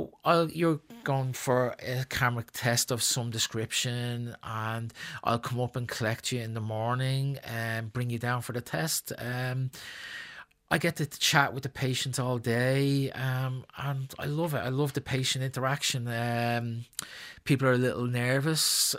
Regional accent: Clondalkin, Leinster, Ireland; I grew up in Clondalkin, went to school in Ballyfermot. I've worked all my life in Talla

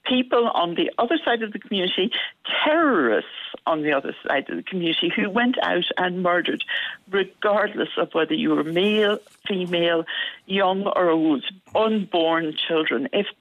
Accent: Tipperary, Munster, Ireland; now in United Kingdom; I grew up in Tipperary, a proud Tipperary woman

